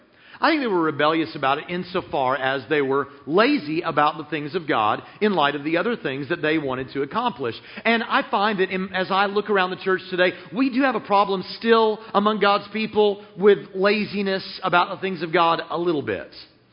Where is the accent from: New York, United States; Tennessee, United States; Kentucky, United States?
Tennessee, United States; Nashville; By the way, I'm not actually a northerner. I'm from Nashville, Tennessee.